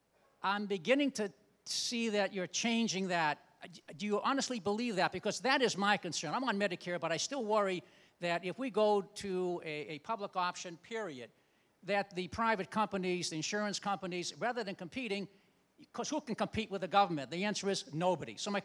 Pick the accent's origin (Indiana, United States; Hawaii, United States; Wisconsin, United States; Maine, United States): Maine, United States; Ogunquit; also born or lived in Bonita Springs, Florida, United States; I'm from Ogunquit, Maine, and also Bonita Springs, Florida.